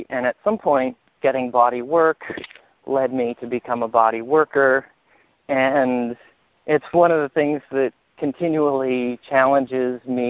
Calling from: Vermont, United States; from Vermont.

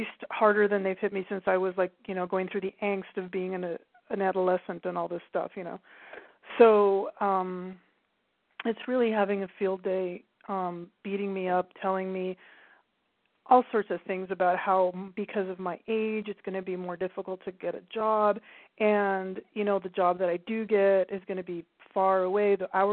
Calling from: Altadena, California, United States; I'm calling from Altadena, California.

